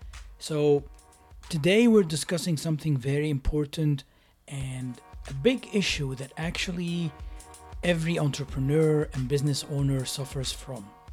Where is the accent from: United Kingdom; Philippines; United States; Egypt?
Egypt; I'm from Egypt originally, so we have our own pyramids too.